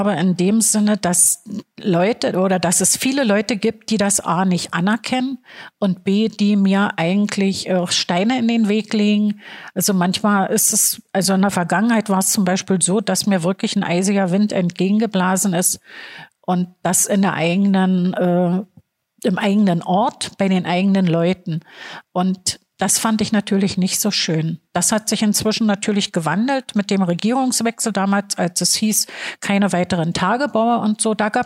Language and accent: German; Cottbus, Brandenburg, Germany; now in Welzow, Germany; Davor war ich in Cottbus. Ich bin in Cottbus geboren. Ich bin ein Lausitzer Kind, mit Spreewasser getauft und bin dann aber 2006 von Cottbus weg nach Welzow.